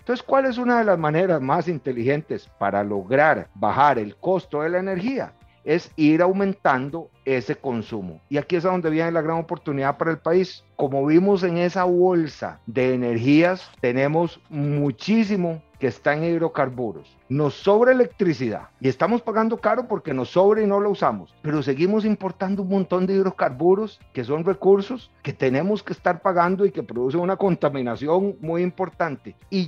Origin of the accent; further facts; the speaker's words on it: Costa Rica; Tenemos que lograr dar un paso como costarricenses y entender todos los sectores